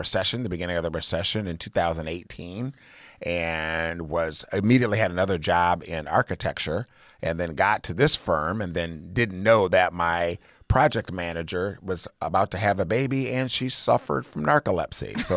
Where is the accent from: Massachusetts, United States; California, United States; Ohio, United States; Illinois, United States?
Ohio, United States; Columbus; born there; also born or lived in Toledo; Originally born in Columbus, Ohio, and then moved to Toledo probably in the early to mid 70s.